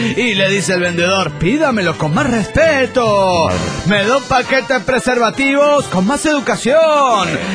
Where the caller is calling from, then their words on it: North Carolina, United States; de North Carolina.